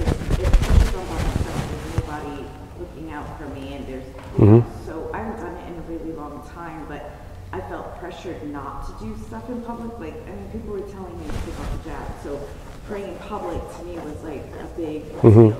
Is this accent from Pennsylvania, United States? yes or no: no; New York, United States; it's my home, I grew up in New York, so to me it wasn't a big deal